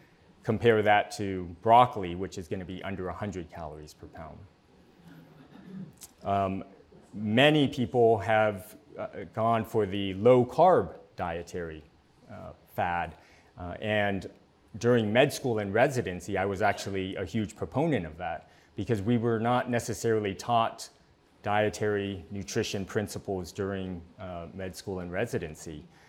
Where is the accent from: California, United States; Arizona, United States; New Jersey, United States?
California, United States; San Diego; I grew up here in San Diego.